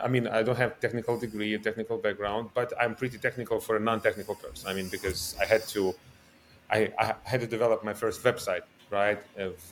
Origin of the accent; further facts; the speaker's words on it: Odesa, Odesa Oblast, Ukraine; English is a second language; now in New York, United States; I'm originally from Ukraine, from Odessa. I moved to New York like 18 months ago, beginning of last year. But I've been living between Ukraine and the US for quite a long time, maybe for the last 12 years